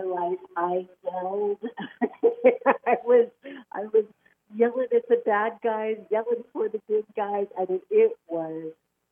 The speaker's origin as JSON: {"language": "English", "town": "Seattle", "region": "Washington", "country": "United States", "tie": "born or raised there", "said": "I grew up in Seattle, and we had an all-city summer fest that was called Seafair."}